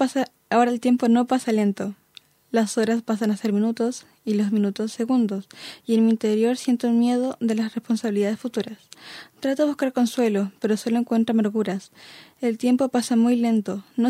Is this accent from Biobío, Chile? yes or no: yes; Penco, Biobío, Chile; Vengo de la comuna de Penco, Lirque.